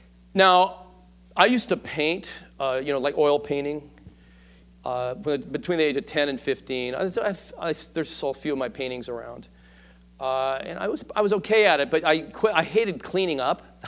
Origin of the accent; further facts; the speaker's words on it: Van Nuys, California, United States; So I grew up in Van Nuys, not far from here, near Van Owen and Balboa.